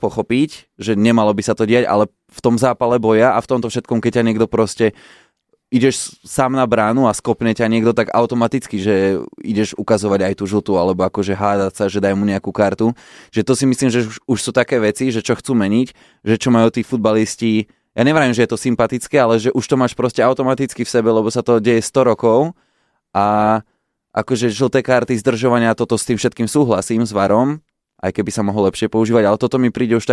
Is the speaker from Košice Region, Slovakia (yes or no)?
no; Kremnica, Banská Bystrica Region, Slovakia; No tak na Hornej si u nás v Kremnici, keď sme hrali derby